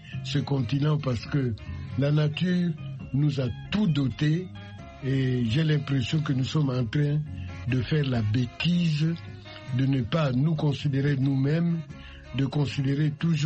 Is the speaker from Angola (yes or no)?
yes; Angola; also born or lived in Congo; moi je suis angolais, je suis né au Congo.